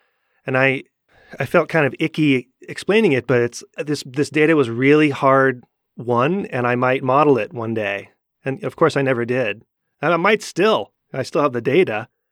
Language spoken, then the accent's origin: English; Netherlands; English is a second language; when I visit the Netherlands, my home country.